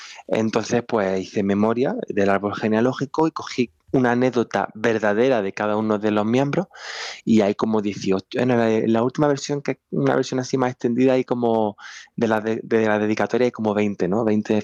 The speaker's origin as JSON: {"language": "Spanish", "town": "Úbeda", "region": "Andalusia", "country": "Spain", "tie": "born or raised there", "also_born_or_lived": "Quesada", "said": "Pues toda la infancia y juventud. Soy de Úbeda y de Quesada, porque de lunes a viernes estaba en Úbeda y el fin de semana en Quesada."}